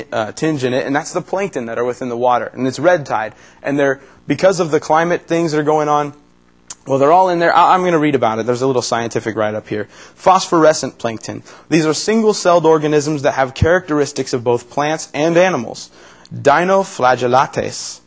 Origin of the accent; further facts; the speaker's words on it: California, United States; And I grew up in Southern California.